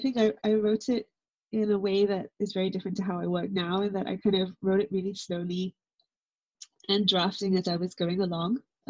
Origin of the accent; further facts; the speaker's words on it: Singapore; that myth that I grew up listening to in Singapore